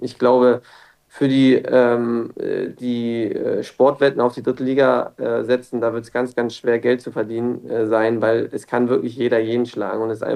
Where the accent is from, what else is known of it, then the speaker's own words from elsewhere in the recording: Hamburg, Germany; wir kommen beide aus Hamburg